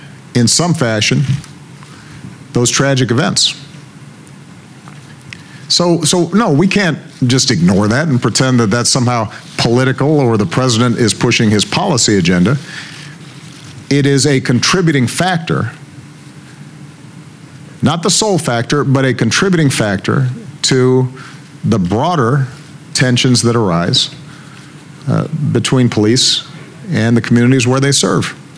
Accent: Chicago, Illinois, United States; I'm talking about the hundreds of people who have already been shot this year in my hometown of Chicago.

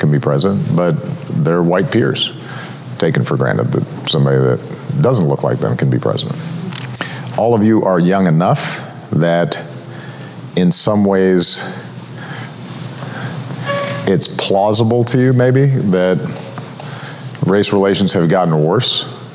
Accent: Hawaii, United States; I'm pretty sure this is because I was born in Hawaii. And so I spent most of my early years in really pleasant weather all the time, splashing in waves and things.

